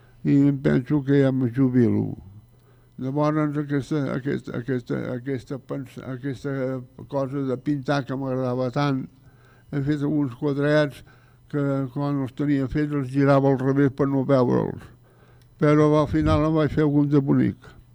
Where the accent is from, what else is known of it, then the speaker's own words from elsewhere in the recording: Tarragona, Catalonia, Spain; Jo també sóc de Tarragona, eh?